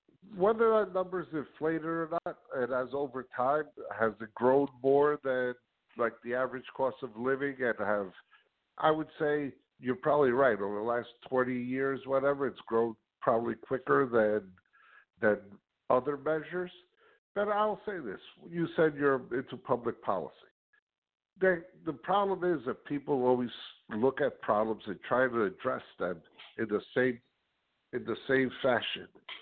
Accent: Union City, New Jersey, United States; I give the example that I'm from Union City. I'm very proud to be from Union City, New Jersey.

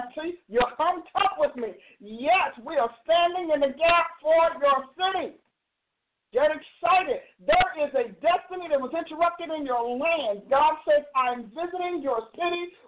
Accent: Newark, New Jersey, United States; Hey, you know what? I grew up in Newark. What can I tell you?

